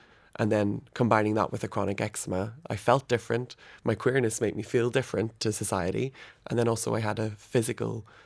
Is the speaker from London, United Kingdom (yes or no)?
no; Belfast, Northern Ireland, United Kingdom; Mostly I grew up with the casual bomb scare, the blocked roads and like the communities that you weren't allowed to go near, or roads you couldn't walk down.